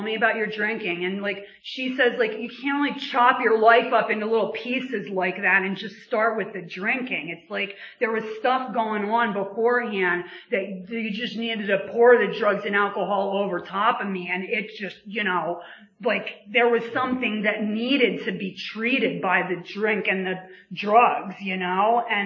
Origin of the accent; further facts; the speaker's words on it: Pennsylvania, United States; And, so I grew up in Bucks County, two loving parents, younger brother.